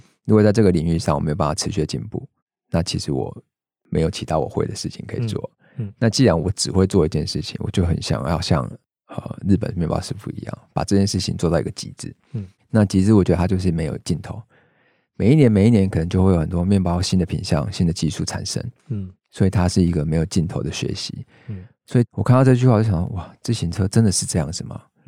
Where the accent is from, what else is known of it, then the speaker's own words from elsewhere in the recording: Lukang, Changhua County, Taiwan; 因为我本身也不是高雄人。对，那我会有特别的想法是说某一天也许我可以回到我的家乡鹿港去做这件事情